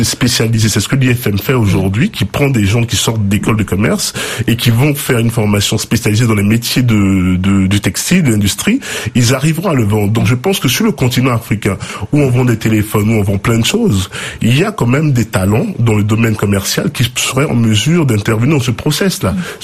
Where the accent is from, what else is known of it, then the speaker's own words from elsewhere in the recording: Auvergne-Rhône-Alpes, France; Je viens de l'Allier. De la région de Vichy